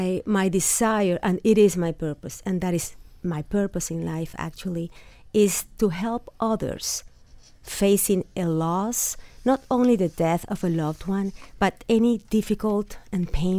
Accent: Nicaragua; Well, yes, when I was 12, I lost my father. I'm from Nicaragua, and he died when we were living there.

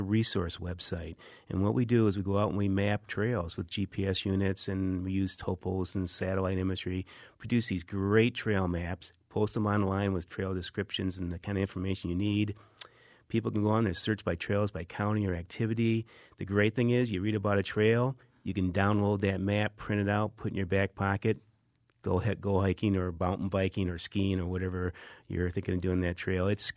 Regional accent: Michigan, United States; also born or lived in Alaska; Well, I was born and raised in Michigan. I grew up in Michigan. I'm a Michigan State grad and so forth. But I had lived in other places, particularly Alaska.

